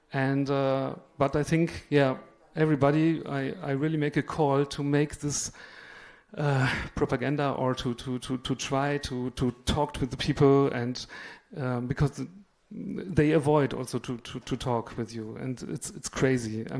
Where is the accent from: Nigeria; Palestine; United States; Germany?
Germany; western Germany; I come from Western Germany and half French also